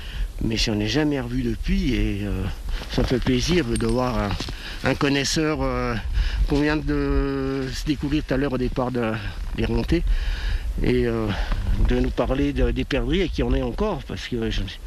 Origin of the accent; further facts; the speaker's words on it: Auvergne-Rhône-Alpes, France; Moi, je suis d'Aïs, moi, je suis natif de la vallée de l'Arve, donc j'ai tout le temps entendu parler de la perdrix blanche.